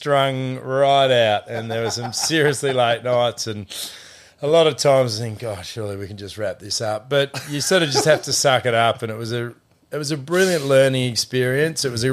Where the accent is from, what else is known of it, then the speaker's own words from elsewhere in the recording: Tasmania, Australia; I'm from Tassie originally, and the amount of people have said to me, "Oh, New Zealand and Tassie, there's a lot of similarities."